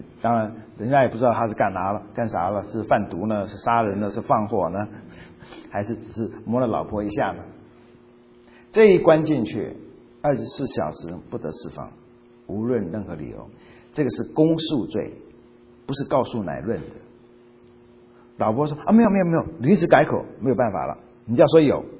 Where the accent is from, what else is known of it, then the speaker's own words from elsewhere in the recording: China; now in United States; 我们从中国来的人，如果你刚到美国时间不长的话